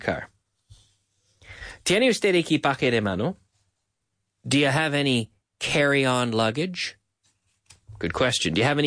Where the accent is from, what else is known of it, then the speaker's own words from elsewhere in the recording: Canada; Yes, I am. Absolutely, I'm from Canada.